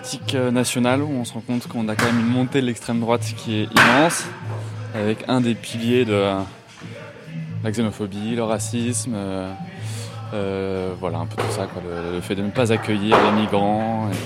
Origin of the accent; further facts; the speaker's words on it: Bayonne, Nouvelle-Aquitaine, France; Je viens de Bayonne.